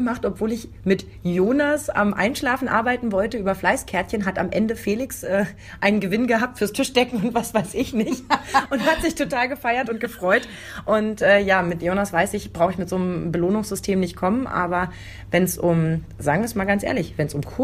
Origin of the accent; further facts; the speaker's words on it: eastern Germany, Germany; ich bin noch im Osten groß geworden